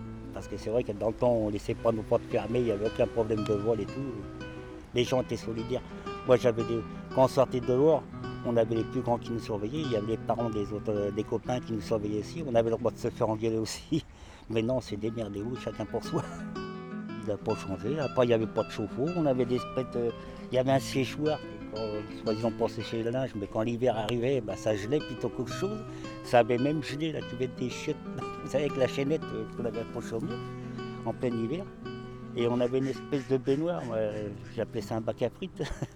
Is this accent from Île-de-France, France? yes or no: no; Nantes, Pays de la Loire, France; parce que je suis quelqu'un de Dervalière, je ne connais personne là-bas.